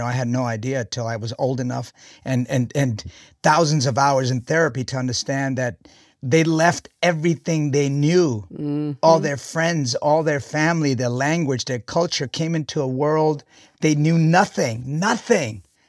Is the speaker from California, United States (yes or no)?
no; Jackson Heights, New York, United States; And I grew up in Jackson Heights, which is the most diverse place in the world.